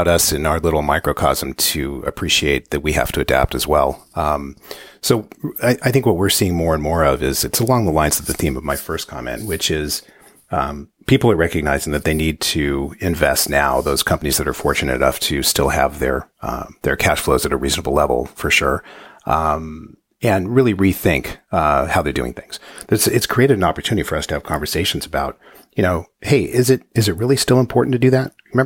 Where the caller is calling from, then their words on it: Los Angeles, California, United States; I'm talking in from Los Angeles, California, as you mentioned, and not too far from what unfortunately is not a particularly sunny day in Malibu, California, but live in the hills